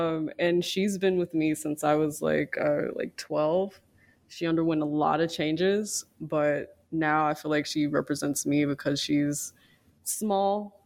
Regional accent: Kansas City, Missouri, United States; I'm from Kansas City, born, red, braid, all that. I've been here, Midwest.

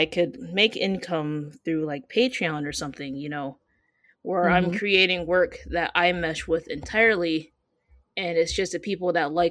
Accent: Michigan, United States; now in Arizona, United States; I'm from Michigan, like the Battle Creek, Detroit area. Mm-hmm. But I live primarily in Arizona. I've moved around a lot, but I consider Arizona to be my home.

